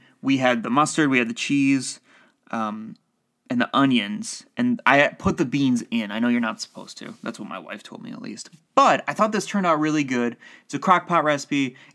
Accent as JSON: {"language": "English", "town": "Toledo", "region": "Ohio", "country": "United States", "said": "I'm from Toledo, which is only 3 hours away from Cincinnati"}